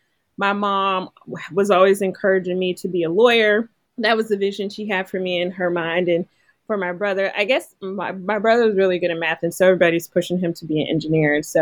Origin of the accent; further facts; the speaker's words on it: Ohio, United States; I grew up in Ohio, so that was the newspaper there.